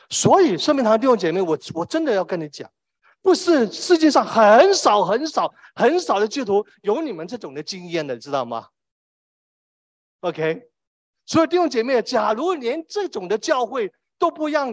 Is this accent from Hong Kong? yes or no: yes; Hong Kong; 我是香港的，